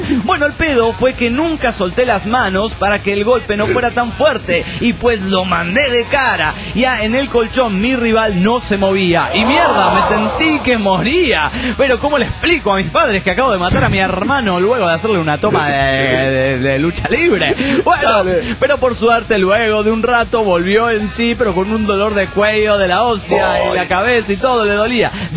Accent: Ciudad Juárez, Chihuahua, Mexico; de Ciudad Juárez, México. Les mando un abrazo de aquí, va mi chiste.

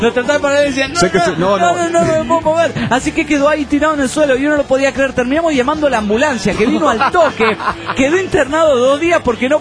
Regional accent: San Martín de los Andes, Neuquén, Argentina; de San Martín de los Andes, Argentina.

